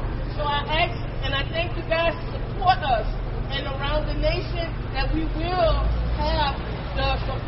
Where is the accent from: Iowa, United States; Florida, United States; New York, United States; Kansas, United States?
Florida, United States; Miami; I'm from Miami.